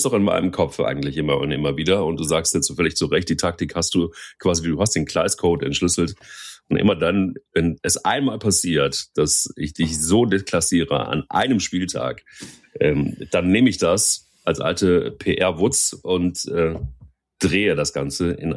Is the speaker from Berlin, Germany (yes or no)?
no; Cologne, North Rhine-Westphalia, Germany; das muss ich jetzt als Kölner leider auch sagen